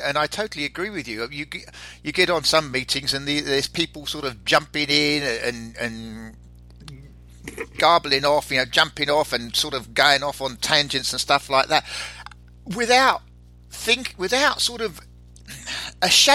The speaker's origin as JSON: {"language": "English", "region": "England", "country": "United Kingdom", "moved": "as an adult", "lives_now": "United States", "said": "it surprised me when I came over from England to America and went into meetings in America that they were being run totally different to what I'd been work-wise brought up, if you like, in England."}